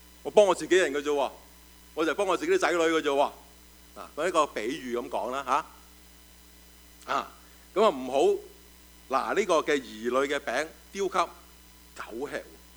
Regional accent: China; 啊，我哋中国人都有呢啲咁嘅避忌系嘛？

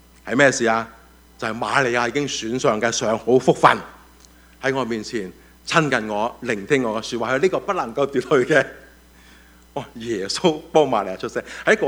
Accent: China; 我们中国人教我们要、啊、凡事有一些保留

